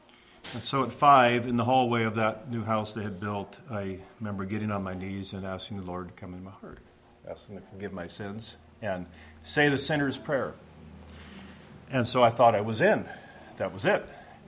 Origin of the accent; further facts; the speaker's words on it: Redwood City, California, United States; born there; So I was very Dutch, very raised Dutch, and I was born in Redwood City, California, in a hospital called Sequoia Hospital, kind of Redwood.